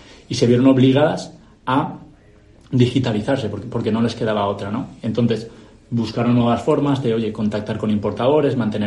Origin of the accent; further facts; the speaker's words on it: Casinos, Valencian Community, Spain; Yo, como dices, soy valenciano, soy de aquí de un pueblecito pequeño de Valencia, de Casinos